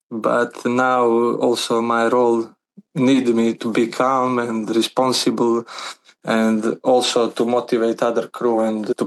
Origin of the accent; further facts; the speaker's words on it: Bar, Bar Municipality, Montenegro; I'm from Montenegro, have border on the sea with Croatia and with Albania over there. We are just across Italy. My city is called Bar, which is just across Bari.